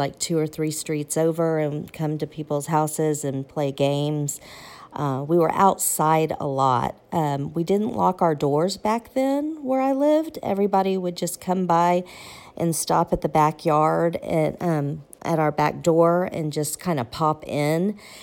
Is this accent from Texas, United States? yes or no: yes; Corpus Christi, Texas, United States; I grew up in Corpus Christi, Texas. Was born in 1967, so things have changed quite a bit.